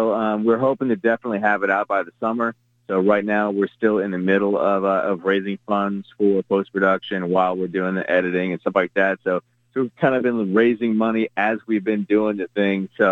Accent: New Orleans, Louisiana, United States; also born or lived in Houston; I was born in New Orleans and I grew up in Houston, so it's like I've been surrounded by many, many different types of people

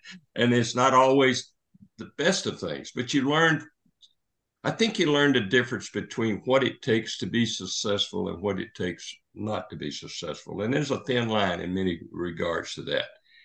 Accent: Alabama, United States; I grew up in the South. It didn't take long to listen to me to know where I grew up, but I grew up in South Alabama in the era of segregation.

